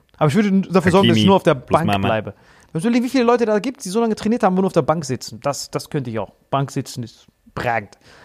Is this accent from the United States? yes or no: no; Switzerland; Ich bin Schweizer.